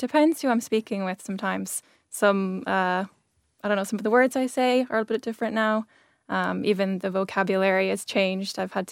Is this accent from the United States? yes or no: yes; Connecticut, United States; now in Ireland; I came from Connecticut.